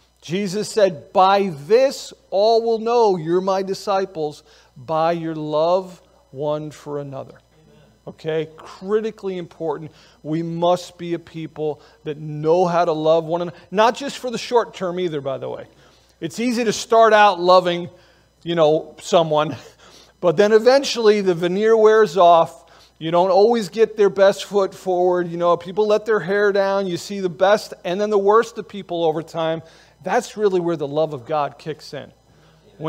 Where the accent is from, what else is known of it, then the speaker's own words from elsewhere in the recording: New York City, New York, United States; I grew up down in New York City. And, you know, we're just kind of loud down there.